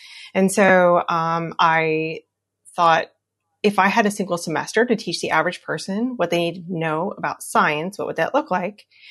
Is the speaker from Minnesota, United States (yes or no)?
no; Iowa, United States; I'm from the Midwest. And when my husband got a job across the country, I'm from Iowa. When we moved across the country to Massachusetts